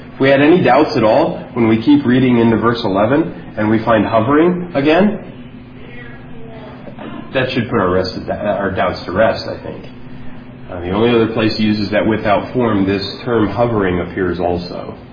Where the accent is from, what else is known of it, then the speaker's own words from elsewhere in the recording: United States; You know, I use the American pronunciation because I'm an American and I'm in America